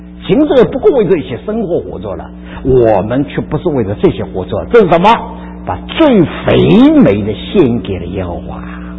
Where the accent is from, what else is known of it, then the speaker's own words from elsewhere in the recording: Shanghai, China; 我们上海人叫牛皮糖的，拉不断的啦，拉不断的啦